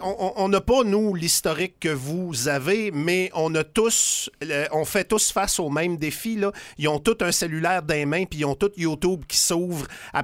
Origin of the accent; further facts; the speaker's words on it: Quebec, Canada; moved away as an adult; nous autres, quand on a sacré notre camp du Saguenay-Lac-Saint-Jean à 18 ans, c'était ça qu'on voulait tout faire, sacrer notre camp.